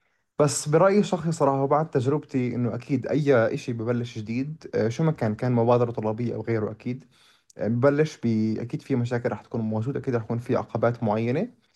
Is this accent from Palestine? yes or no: yes; Palestine; ونقدر نقدم ونورجي إحنا كفلسطيني إيش ممكن نقدر نعمل يعني